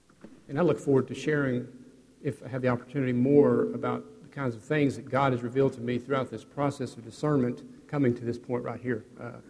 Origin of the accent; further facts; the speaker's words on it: Texas, United States; As far as being a Texan, I didn't know I ever fell off the wagon.